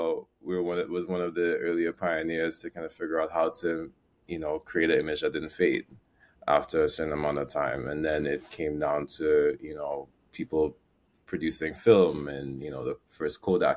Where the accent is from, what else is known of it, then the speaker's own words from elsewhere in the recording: Trinidad & Tobago; I'm from, like Samantha said, I'm from Trinidad and Tobago as well. Probably repping the red, white, and black.